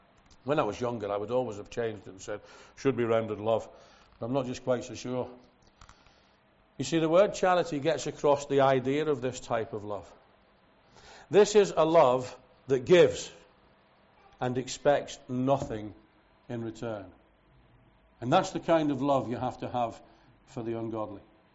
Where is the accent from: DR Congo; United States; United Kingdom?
United Kingdom; Liverpool, North West England; also born or lived in Scotland; the little assembly that I was brought up in Liverpool, and then the one I was first in Scotland